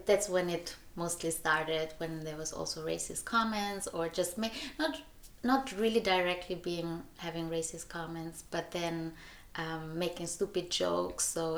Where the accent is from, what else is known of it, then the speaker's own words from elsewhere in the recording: Vienna, Austria; thank you first of all for the invitation. I'm from Vienna, Austria, and I was born here and grew up here. My father is from Ivory Coast, from West Africa, and my mother is Austrian.